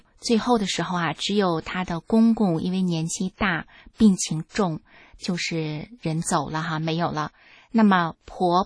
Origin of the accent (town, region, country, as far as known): China